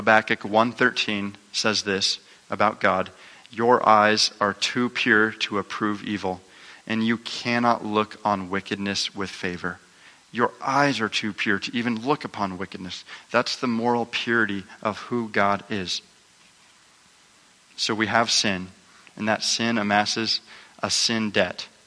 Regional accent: Montana, United States; I grew up in Montana, and in Montana, in the northwest corner, there's a big river, the Flathead River

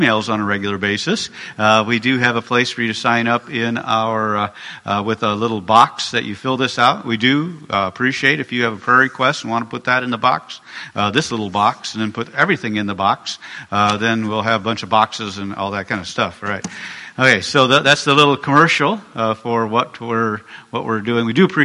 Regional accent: Fort Dodge, Iowa, United States; both raised here in Iowa. Marty grew up in the southeast Iowa in the Wellman area near Kelowna. And I grew up in Fort Dodge.

